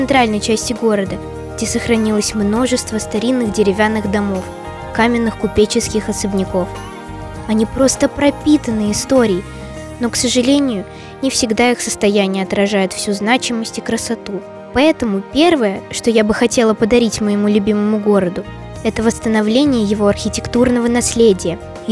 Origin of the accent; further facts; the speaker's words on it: Nizhny Novgorod, Nizhny Novgorod Oblast, Russia; Нижний Новгород – мой родной город.